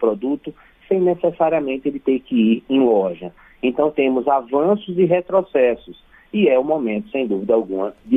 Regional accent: Brazil; e agora eu falo como brasileiro, temos uma dependência em diversos produtos com relação a outros países.

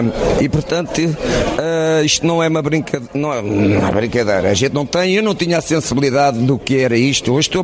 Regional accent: Portugal; eu sou português, sei muito, muito bem o que é que se está a passar em Portugal

